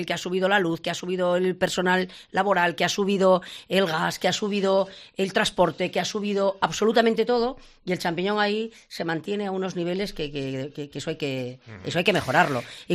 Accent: Autol, La Rioja, Spain; Estoy orgullosa de ser de Autol. La verdad que me gusta mi pueblo, me gusta mi gente

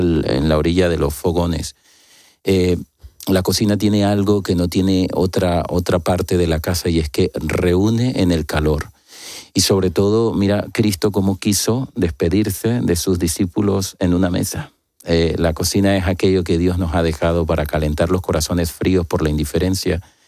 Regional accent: Venezuela; now in Spain; el trato digno y de respeto que hemos recibido miles, cientos de venezolanos

